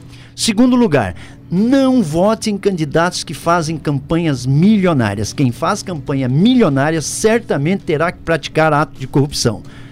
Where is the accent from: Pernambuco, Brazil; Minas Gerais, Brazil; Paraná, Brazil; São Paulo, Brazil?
Paraná, Brazil; Umuarama; moved away as an adult; toda a população de Umuarama, terra onde eu me criei e vivi até os 19 anos.